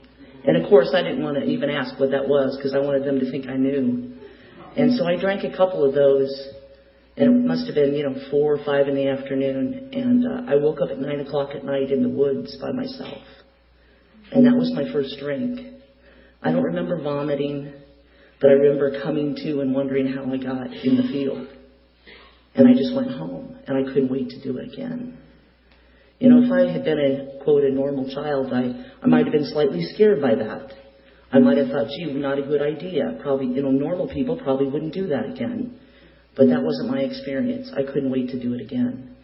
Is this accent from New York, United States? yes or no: no; Seattle, Washington, United States; And I was raised in Seattle, Washington.